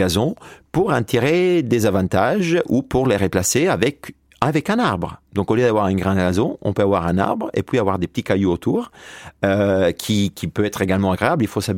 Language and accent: French; Italy; French is a second language; excusez-moi mon accent, je suis italien à la base, donc mon français a été appris lorsque j'étais un peu plus âgé.